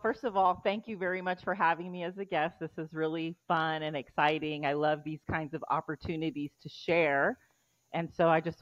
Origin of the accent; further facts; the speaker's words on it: California, United States; we're both from the Bay Area. So, you know, we both were born and raised in the Bay Area.